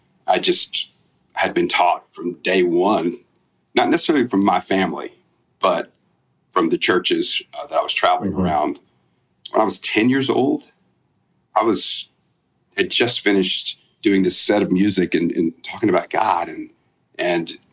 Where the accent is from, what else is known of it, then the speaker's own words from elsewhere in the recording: Alabama, United States; I grew up in South Alabama. My grandmother had her own radio show on WPRN in Butler, Alabama.